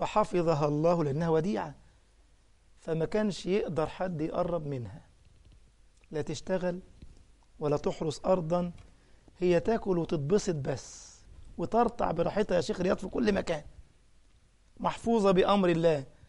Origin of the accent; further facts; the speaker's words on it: Egypt; كان بعض علماء الأزهر عندنا في مصر كان عنده روح الدعابة